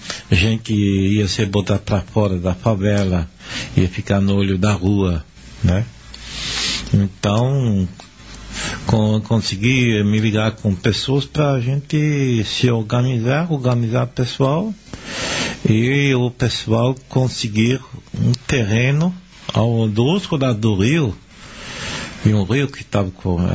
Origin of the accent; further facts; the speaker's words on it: Luxembourg; Eu sou natural da periferia da capital, de Luxemburgo, Neudorf